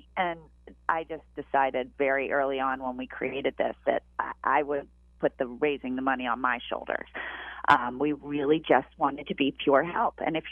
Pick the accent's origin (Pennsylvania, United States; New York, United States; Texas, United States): Pennsylvania, United States; Philadelphia; Well, you know, I was born and raised and lived most of my life in Philadelphia, so it is my hometown and a very special night.